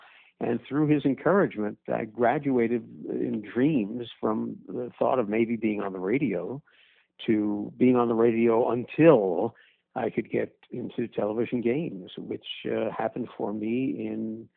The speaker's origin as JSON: {"language": "English", "region": "New York", "country": "United States", "tie": "born or raised there", "said": "I grew up in New York and fell in love with radio disc jockeys."}